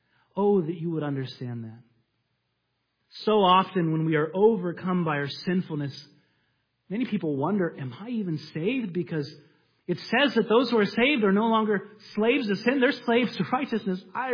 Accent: California, United States; And he goes, we're both from California.

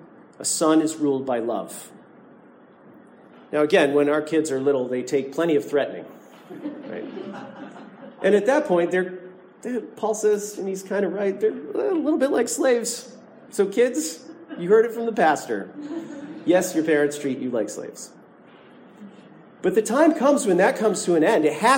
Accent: Oswego, New York, United States; When I was growing up in Oswego, New York, there was a place we drove by every week on the way to church called the Oswego Redemption Center.

